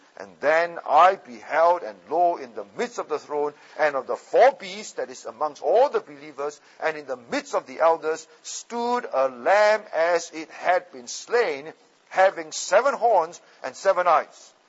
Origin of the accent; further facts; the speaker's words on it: Australia; So when you go to Kenya as an Australian